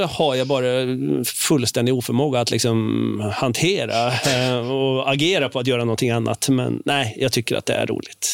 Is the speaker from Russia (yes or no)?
no; Norway; Swedish is a second language; moved away as an adult; now in Sweden; nej men jag kommer från Norge, jobbat inom turism i alla dessa år från skidor till hotell.